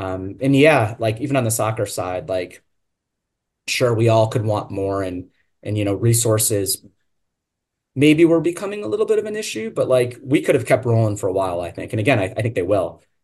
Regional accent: Ohio, United States; I'm from Ohio as well.

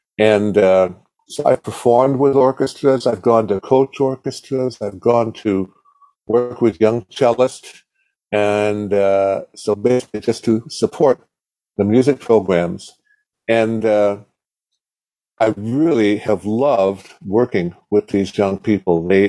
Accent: Rome, New York, United States; born there; No, I'm originally from, I was born in Rome.

